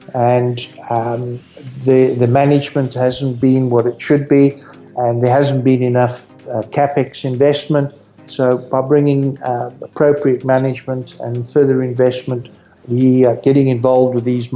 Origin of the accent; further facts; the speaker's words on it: Zimbabwe; My wife and I went back to Zimbabwe because we're from Zimbabwe